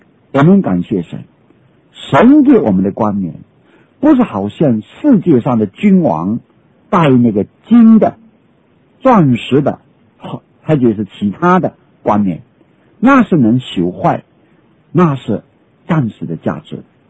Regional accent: China; 我们中国人说人为万物之灵，这是中国人体会到人的尊严，人的荣耀，人有灵，这是最宝贵的事。

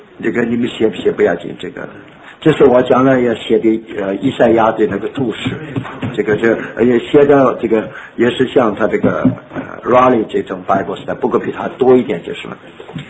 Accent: China; 我们中国人是带孝是吧？也有麻布吧？

